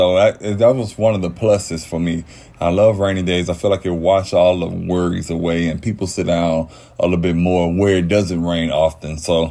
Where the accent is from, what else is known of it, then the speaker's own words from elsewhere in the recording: Houston, Texas, United States; I'm originally from Houston.